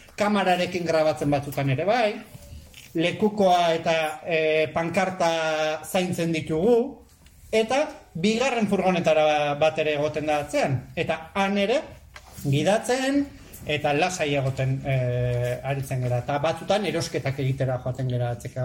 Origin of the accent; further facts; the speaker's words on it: Hernani, Basque Country, Spain; ni Hernaniarra naiz